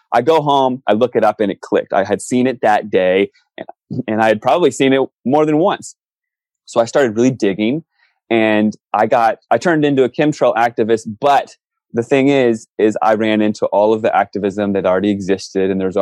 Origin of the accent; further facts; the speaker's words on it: Virginia, United States; I grew up in Virginia and then I eventually made it to California.